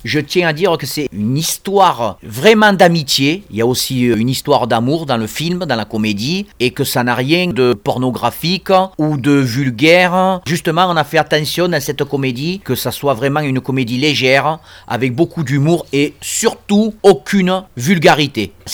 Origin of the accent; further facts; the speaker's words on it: Manosque, Provence-Alpes-Côte d'Azur, France; born there; Je suis né à Manosque.